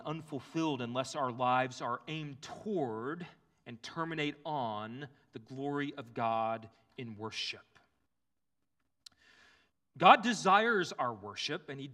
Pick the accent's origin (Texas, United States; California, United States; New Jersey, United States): Texas, United States; As a Texan, it's sort of the difference between saying y'all and all y'all.